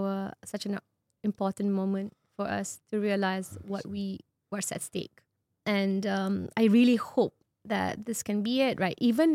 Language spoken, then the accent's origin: English; Malaysia; because I'm Malaysian. So I'm bound by the quota in Malaysia.